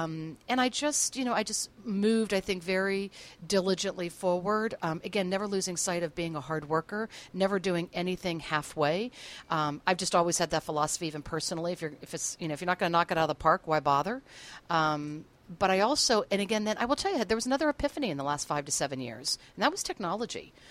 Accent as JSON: {"language": "English", "town": "Pittsburgh", "region": "Pennsylvania", "country": "United States", "moved": "as an adult", "said": "I'm from Pittsburgh. I moved out to California. It was make or break time."}